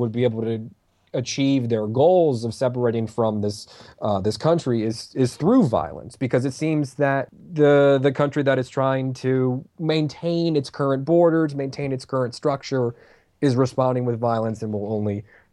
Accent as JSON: {"language": "English", "country": "United States", "said": "just because, you know, I'm American, and that's, you know, how our country was born."}